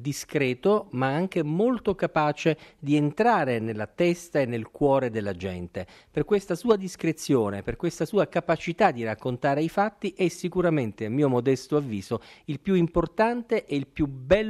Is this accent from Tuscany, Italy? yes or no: no; Basilicata, Italy; Nel mio paesino in Basilicata c'era una radio che trasmetteva musica